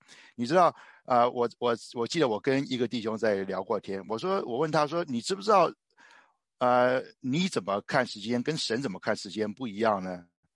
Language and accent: Chinese; China; 对于我们中国人来讲爱就是很简单